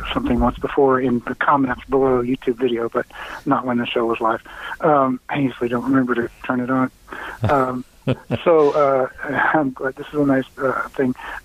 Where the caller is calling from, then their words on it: Houston, Texas, United States; from Texas, Houston, Texas.